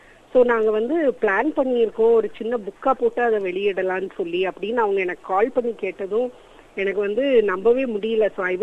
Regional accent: Coimbatore, Tamil Nadu, India; also born or lived in Palakkad; now in Tirunelveli, India; Actually என்னோட native வந்து Coimbatore, பாலக்காடுல பிறந்தேன்னா but வளர்ந்தது எல்லாமே கோயம்புத்தூர், படிச்சது வந்து ஊட்டியில. That was another world all together. கல்யாணம் ஆகி நான் வந்தது, எனக்கு கல்யாணம் ஆனது 14 இயர்ஸ்ல, I was very young. Actually 14 இயர்ஸ்ல கல்யாணம் ஆகி நான் வந்தது திருநெல்வேலிக்கு.

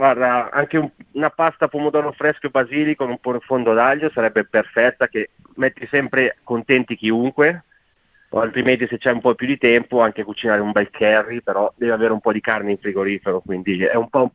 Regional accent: Varese, Lombardy, Italy; essendo del profondo nord, perché sono originario di Varese, vicino a Milano

